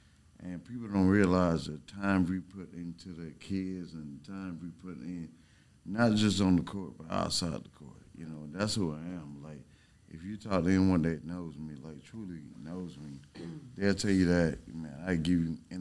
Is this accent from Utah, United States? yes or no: no; Augusta, Georgia, United States; I'm from Augusta, so, you know, I know we have a rich history, great basketball there, man.